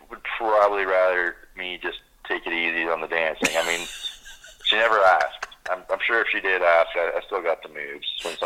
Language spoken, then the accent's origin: English; Ontario, Canada; And I grew up in Ontario. And I used to be, you know, kind of acclimatized to it.